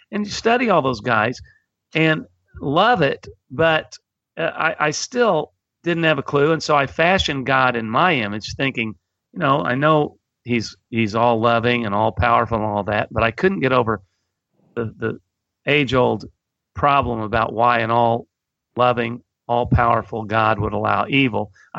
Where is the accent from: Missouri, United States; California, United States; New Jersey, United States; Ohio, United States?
Missouri, United States; Cape Girardeau; born there; I was born in Cape Girardeau, Missouri, in a family of lawyers.